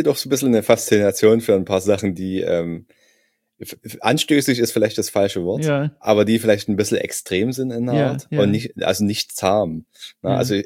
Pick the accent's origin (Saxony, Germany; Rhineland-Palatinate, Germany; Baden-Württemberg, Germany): Saxony, Germany; ich komme ja aus Sachsen, da gibt's überhaupt nichts.